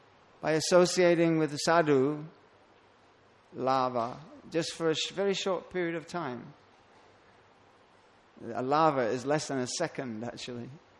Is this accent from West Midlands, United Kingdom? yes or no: no; London, United Kingdom; You know, and I come from London.